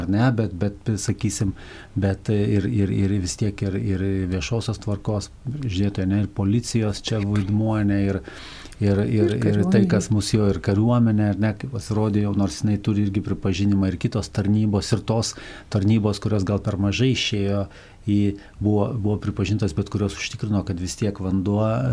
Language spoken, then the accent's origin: Lithuanian; Kaunas, Kaunas County, Lithuania; negalėčiau gal kaip kaunietis taip kalbėti